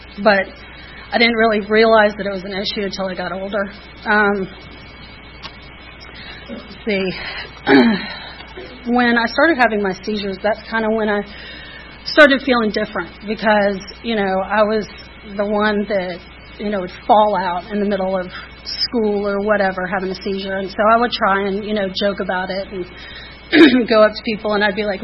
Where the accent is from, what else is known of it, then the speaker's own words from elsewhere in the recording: Atlanta, Georgia, United States; I was born here in Atlanta. I was born at Piedmont Hospital, grew up in Buckhead. I'm a true Atlanta native.